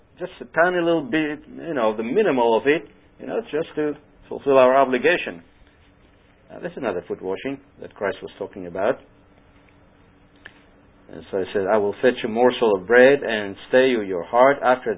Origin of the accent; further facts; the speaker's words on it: Israel; I remember growing up in Israel, you know, you came, you rang the bell, and that's it.